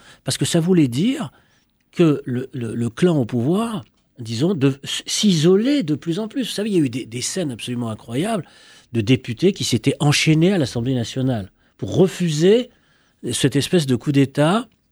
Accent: Constantine, Constantine Province, Algeria; Sur mon enfance à Constantinois.

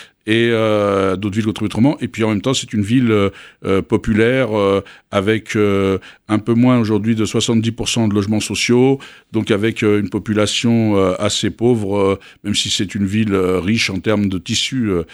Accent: Bonneuil-sur-Marne, Île-de-France, France; also born or lived in Algeria / Saint-Maur-des-Fossés; J'ai grandi à Bonneuil. Moi, c'est ma ville. J'ai grandi. Je suis arrivé petit d'Algérie, j'ai débarqué à Champigny, Saint-Maur, et après je suis arrivé à Bonneuil, et j'ai jamais quitté cette ville.

